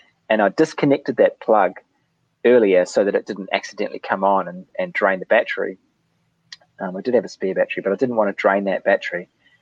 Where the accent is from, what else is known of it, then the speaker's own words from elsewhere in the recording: New Zealand; accent: Kiwi; I hope you can understand my terrible Kiwi accent.